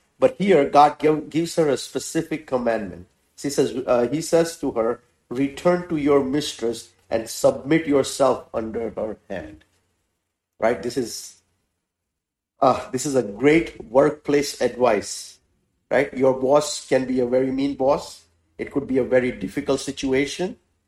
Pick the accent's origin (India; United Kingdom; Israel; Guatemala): India; English is a second language; now in United States; we are immigrant in this country, in America. We came from India